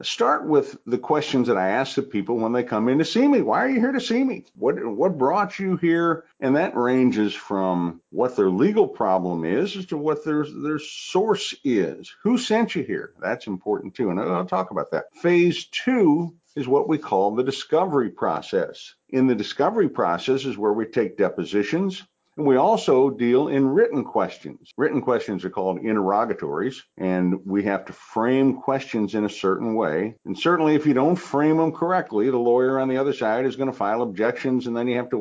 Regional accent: New Orleans, Louisiana, United States; born there; I've lived in the St. Louis area for most of my life. I was born in New Orleans

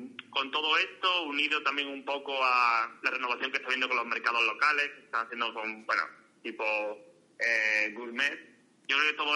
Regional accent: Málaga, Andalusia, Spain; me voy a incluir porque soy malagueño

